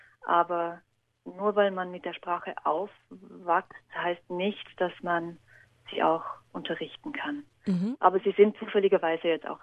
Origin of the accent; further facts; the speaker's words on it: Austria; Abitur oder bei uns in Österreich zur Matura.